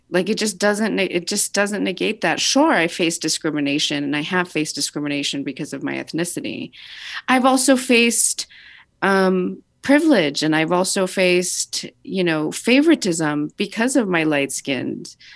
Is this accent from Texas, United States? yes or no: yes; El Paso, Texas, United States; also born or lived in Ciudad Juarez, Mexico; growing up on the border, growing up in El Paso and Ciudad Juarez